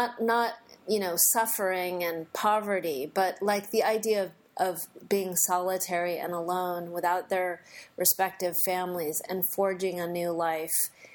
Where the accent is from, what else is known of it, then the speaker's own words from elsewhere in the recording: Walnut Creek, California, United States; born there; I was born in Walnut Creek, California.